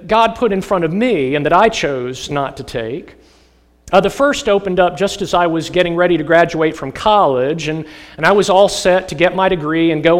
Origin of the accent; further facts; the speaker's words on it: Virginia, United States; I felt pretty confident that I was going to get a job in campus ministry back in my home state of Virginia.